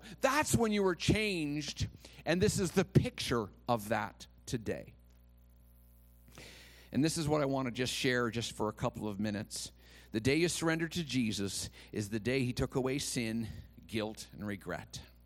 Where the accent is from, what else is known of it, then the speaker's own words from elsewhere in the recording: Kemptville, Ontario, Canada; I grew up in Kempville, Ontario.